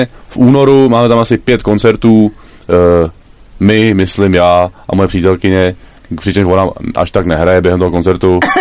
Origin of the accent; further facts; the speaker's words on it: Stehelčeves, Central Bohemian Region, Czechia; also born or lived in Prague; Ale potom v jednom roce jsme se přestěhovali do vsi, která se jmenuje Stehelčeves.